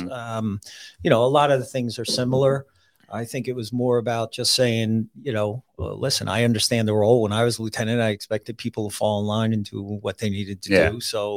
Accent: Brick, New Jersey, United States; Actually, I grew up in Brick.

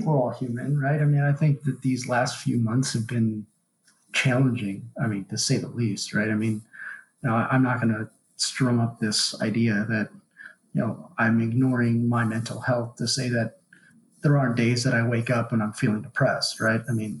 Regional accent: Chicago, Illinois, United States; I'll have a little plug here, but I'm from Chicago.

